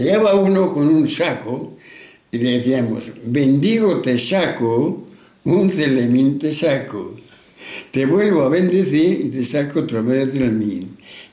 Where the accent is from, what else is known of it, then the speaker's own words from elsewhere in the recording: Quintanarraya, Castile and León, Spain; born there; En este pueblo, Quintana Raya.